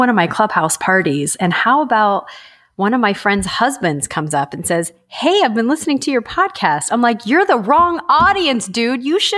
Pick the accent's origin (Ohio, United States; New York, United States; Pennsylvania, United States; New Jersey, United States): Ohio, United States; Well, I'm from Ohio, and I'm confident people in Ohio still do it.